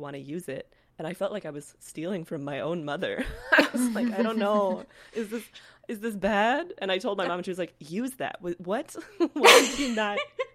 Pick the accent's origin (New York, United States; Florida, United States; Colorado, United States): Colorado, United States; also born or lived in California; I grew up in Colorado. That's where I was doing Irish dance. And then I went to college in California.